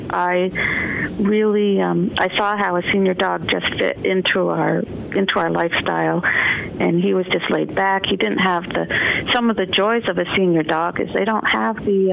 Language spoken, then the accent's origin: English; Vermont, United States; even though I grew up in Vermont, but it wasn't a real country farm or anything.